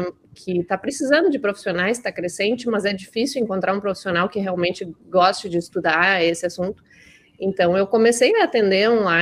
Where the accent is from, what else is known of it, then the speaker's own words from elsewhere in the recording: Caxias do Sul, Rio Grande do Sul, Brazil; born there; now in Porto Alegre, Brazil; eu sou gaúcha, nasci em Caxias do Sul e moro hoje, trabalho em Porto Alegre, capital do Rio Grande do Sul.